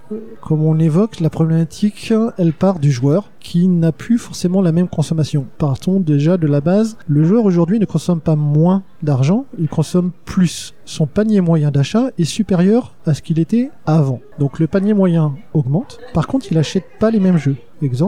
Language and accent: French; France; je suis français, que la boîte est française et que je veux développer ce marché français, et que c'est plus facile simplement parce que bah, c'est là où je vis